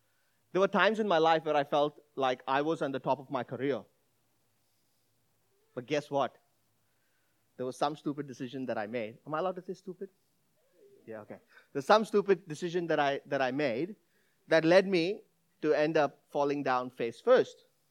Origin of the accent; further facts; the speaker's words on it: Mumbai, Maharashtra, India; So I grew up in Mumbai. It's a city of 19 million people, and it's really busy.